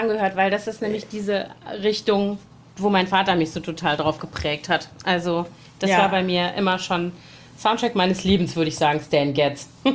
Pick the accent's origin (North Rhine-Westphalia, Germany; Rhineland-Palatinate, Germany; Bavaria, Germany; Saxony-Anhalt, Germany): Rhineland-Palatinate, Germany; Koblenz; Es gab auch in Koblenz in meiner Heimatstadt so einen Laden. Und später habe ich in Bonn studiert.